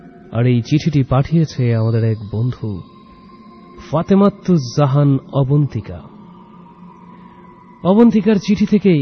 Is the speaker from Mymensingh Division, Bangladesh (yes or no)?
no; Majhdi, Chittagong Division, Bangladesh; আমরা থাকতাম নোয়াখালীর মাঝদিতে, মূলত সেটাই আমার দাদাবাড়ি এবং সেখানেই আমার বেড়ে ওঠা।